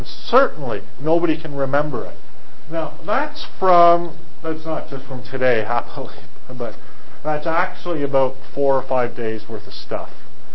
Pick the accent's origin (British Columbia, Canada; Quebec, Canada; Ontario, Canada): Quebec, Canada; Montreal; I'm an inlander, right? I'm from Montreal.